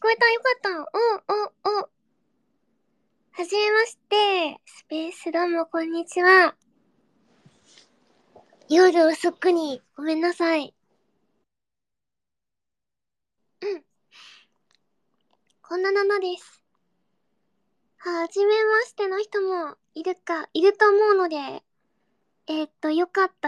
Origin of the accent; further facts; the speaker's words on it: Yamaguchi, Japan; 私、山口県民なんですわ。